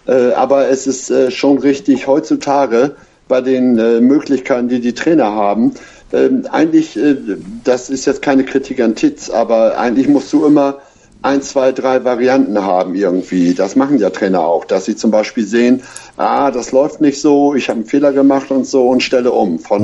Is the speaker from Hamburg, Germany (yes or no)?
yes; Hamburg, Germany